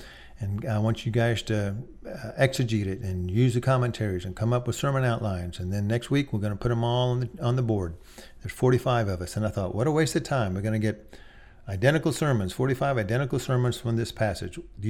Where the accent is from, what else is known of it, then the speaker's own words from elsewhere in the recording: Austin, Texas, United States; I was born and raised in Austin, Texas. Hook 'em horns, go Longhorns, all that.